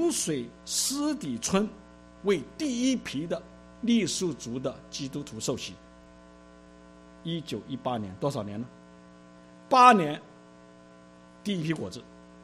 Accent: China; 神今天使用我们中国人成为普世宣教的主力军。

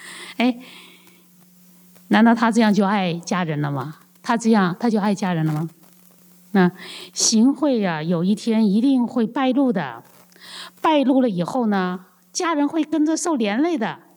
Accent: China; 比如说我们为什么要生孩子呀我们中国人说那就是养儿防老

